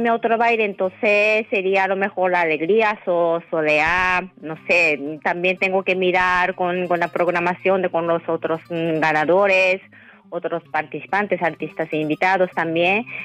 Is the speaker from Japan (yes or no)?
yes; Japan; Spanish is a second language; en mi caso, como soy japonesa